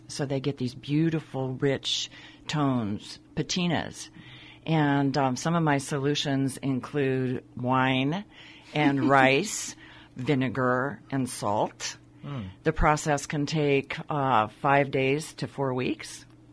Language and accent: English; Minnesota, United States; moved away as an adult; also born or lived in Washington; now in California, United States; I was kind of swept away to Minnesota when I was 9, so I was really raised in Minnesota.